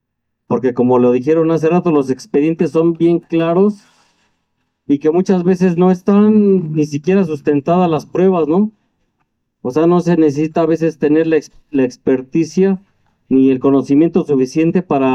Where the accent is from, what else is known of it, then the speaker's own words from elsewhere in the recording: Toluca, State of Mexico, Mexico; Vengo de Toluca, del Estado de México